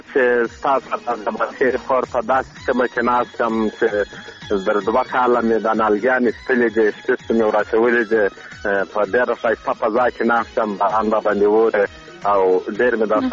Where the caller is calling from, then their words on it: Arghandab, Kandahar, Afghanistan; کوم دا کندهار ولایت درغنداب ولسوالۍ څخه مې